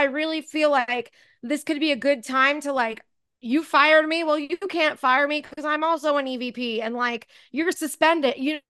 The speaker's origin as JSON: {"language": "English", "region": "New York", "country": "United States", "tie": "born or raised there", "said": "I grew up in New York."}